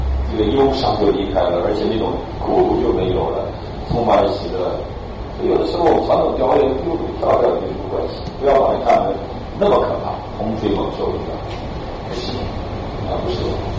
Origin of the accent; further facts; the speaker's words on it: Northeast China, China; 我是东北人，